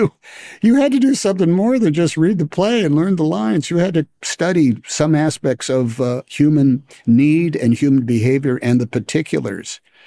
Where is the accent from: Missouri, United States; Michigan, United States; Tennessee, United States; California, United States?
California, United States; Oakland; I didn't go to New York City. I was from Oakland, for goodness sake.